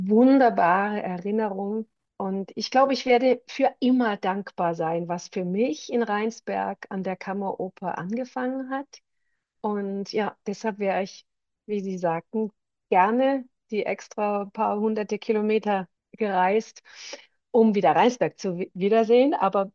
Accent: Denmark; Und das war mein erstes Engagement außerhalb Dänemark. Ich bin ja Dänin.

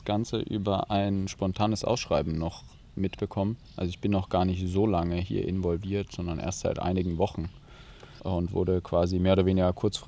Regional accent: Nuremberg, Bavaria, Germany; now in Cologne, Germany; 29 Jahre alt, ich komme aus Nürnberg, studiere aktuell noch in Köln

